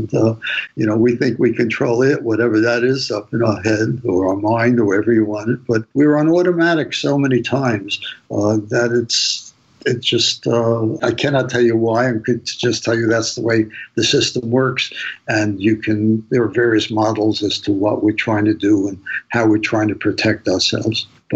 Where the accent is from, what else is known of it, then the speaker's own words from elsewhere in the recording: New York, United States; You know, I grew up in New York and you know, I knew a lot of shady characters.